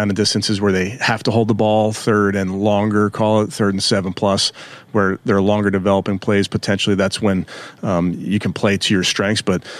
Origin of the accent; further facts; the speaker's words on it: Philadelphia, Pennsylvania, United States; I grew up in Philly. I was a longtime listener of 610 WIP.